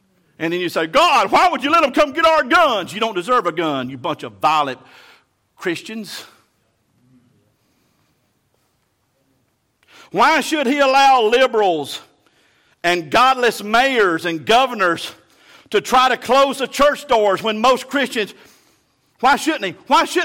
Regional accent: Alabama, United States; I'm from South Alabama, man.

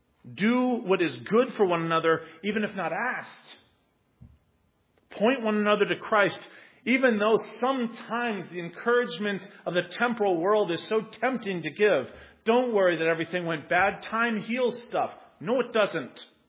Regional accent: United States; I speak one because I'm American.

